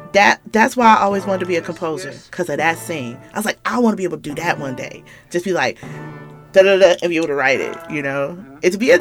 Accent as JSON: {"language": "English", "town": "Atlanta", "region": "Georgia", "country": "United States", "tie": "born there", "also_born_or_lived": "Kentucky", "lives_now": "Chicago, United States", "said": "I am currently living now in Chicago, Illinois. Here's the story. I was born in Georgia. My parents met in Georgia."}